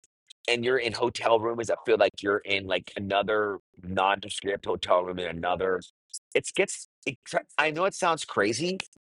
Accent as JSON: {"language": "English", "region": "Maryland", "country": "United States", "tie": "born or raised there", "said": "I grew up in Maryland, bro. Totally am."}